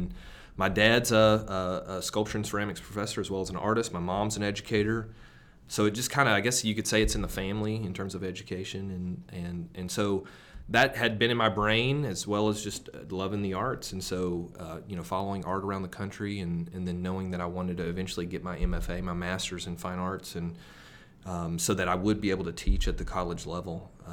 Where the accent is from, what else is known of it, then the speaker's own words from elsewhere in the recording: Knoxville, Tennessee, United States; So, but I'm originally from Knoxville, so if I haven't lived in Knoxville in a while, but I still call it home. I grew up in the mountains and hiked with my family all the time, so I just love East Tennessee